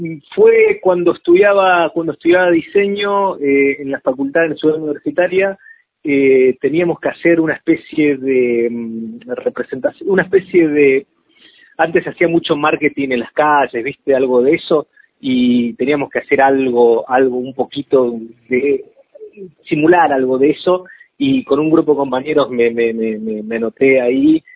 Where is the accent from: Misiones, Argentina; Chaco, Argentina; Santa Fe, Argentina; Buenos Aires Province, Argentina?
Misiones, Argentina; Posadas; Soy de Posadas, de Misiones.